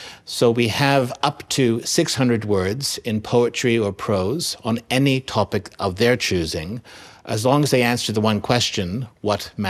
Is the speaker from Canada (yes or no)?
yes; Canada; it's lovely for me to read as a Canadian who grew up in Canada during